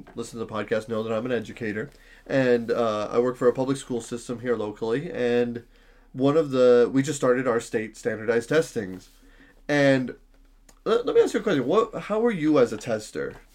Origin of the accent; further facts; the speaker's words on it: Iowa, United States; it came from my home state, technically, Iowa.